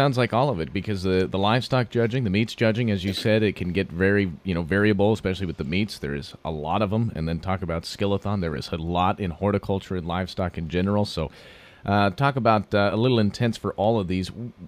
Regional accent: Fort Collins, Colorado, United States; As K-State reminds me of a lot of my hometown Fort Collins, school-wise as well as town-wise.

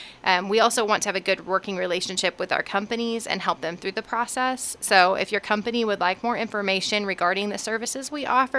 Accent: Coffeyville, Kansas, United States; now in Independence, United States; I do currently live in Independence, but I am from Coffeyville. I was actually born at the hospital that I work at, a couple floors down. I grew up here in town and actually lived just down the street from the hospital as well.

